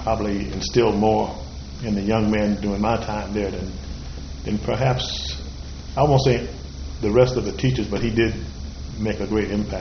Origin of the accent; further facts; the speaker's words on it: Fernandina Beach, Florida, United States; And so we've settled in here, in Fernandina, my hometown, which I love every bit of it.